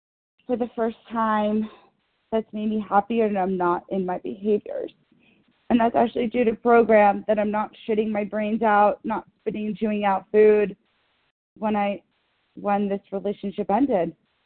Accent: New York, United States; from New York

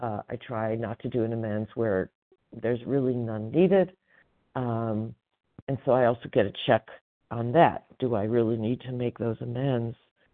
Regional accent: California, United States; from Northern California.

